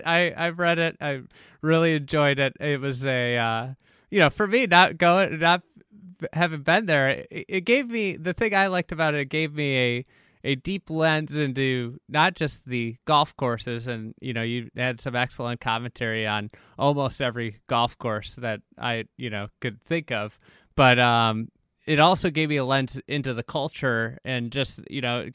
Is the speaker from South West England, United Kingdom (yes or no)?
no; Scotland, United Kingdom; But growing up in Scotland